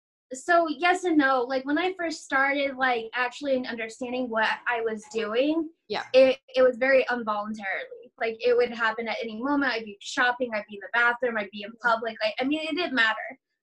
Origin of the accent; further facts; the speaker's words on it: Indiana, United States; I grew up in Indiana, this small Dollar Tree, Dollar General.